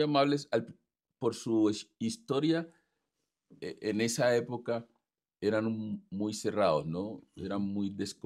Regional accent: Andagoya, Chocó, Colombia; vine de vacaciones, ya estaba haciendo el doctorado y llegué a Andagoya, mi pueblito.

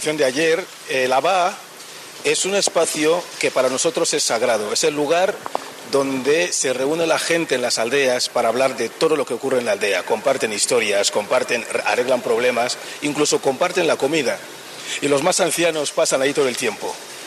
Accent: Equatorial Guinea; Yo soy de Guinea Ecuatorial y de África. Y Guinea Ecuatorial es el único país africano que fue colonia española.

